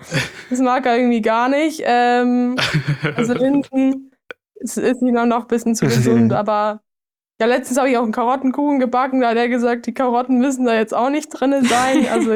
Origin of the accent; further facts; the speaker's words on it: Garmisch-Partenkirchen, Bavaria, Germany; born there; bin auch überhaupt nicht begabt im Bayerisch reden, ich kann es eigentlich gar nicht. Obwohl ich die einzige Bayerin in der Familie bin, ich bin als einzige in Garmisch geboren. Und die anderen sind eigentlich kunterbunt. Also mein Papa kommt aus Niedersachsen.